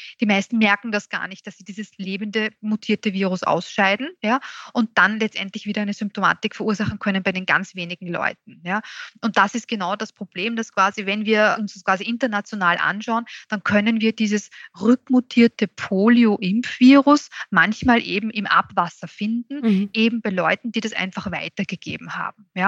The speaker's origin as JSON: {"language": "German", "country": "Austria", "said": "Ja, ich glaube, das sehen wir jetzt an und für sich schon, aber nicht nur bei uns in Österreich, auch international wird diese Kurve letztendlich ein bisschen flacher der neuen Erkrankungen."}